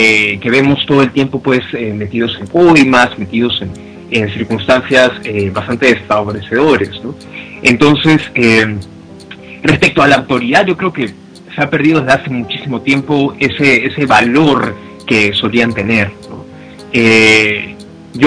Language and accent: Spanish; Peru; como peruanos tenemos que ir fomentando.